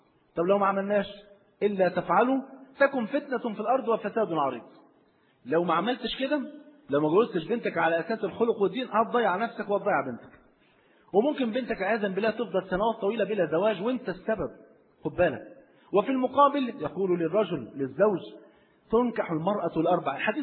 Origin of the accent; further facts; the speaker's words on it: Egypt; مريشه بلغه عندنا في مصر يعني مع بتاع فراخ